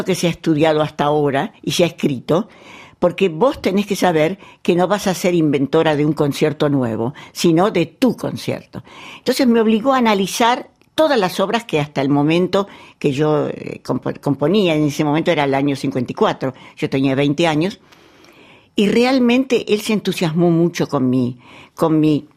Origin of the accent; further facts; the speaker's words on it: Argentina; yo soy argentina, ¿cómo voy a hacer el segundo movimiento sobre una melodía armenia?